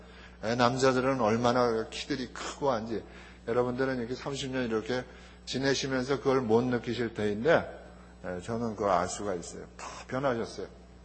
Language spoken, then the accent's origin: Korean; South Korea; 이야 이게 어디서 한국에서 왔구나, 나의 조국에서 왔구나